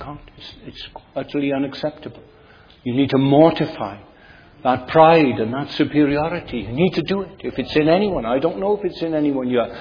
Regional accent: Wales, United Kingdom; And we Christians are very careful about how we speak about the English. We're Welsh, aren't we? And we love the English.

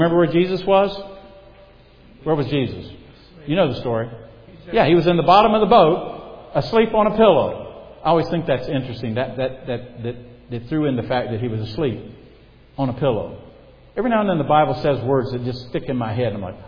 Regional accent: South Carolina, United States; born there; I was born in South Carolina. I'm 30 miles from the ocean.

